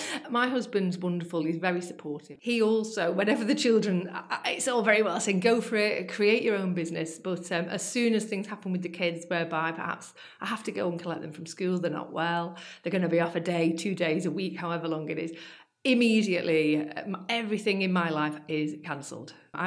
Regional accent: Warrington, North West England, United Kingdom; I'm from Warrington, born and bred.

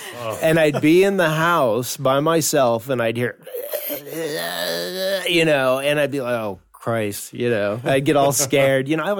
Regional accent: Lincoln, Illinois, United States; Lincoln, Illinois.

